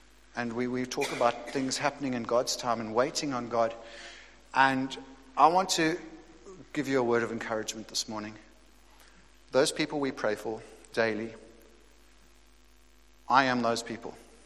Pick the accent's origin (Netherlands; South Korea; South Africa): South Africa; And we grew up in South Africa, as you know.